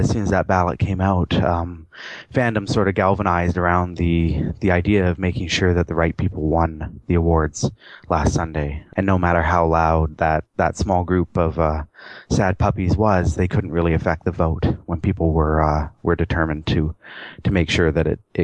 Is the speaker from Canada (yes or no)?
yes; Canada; I'm also Canadian, so I have a bit of a, you know, North American centrism, I suppose.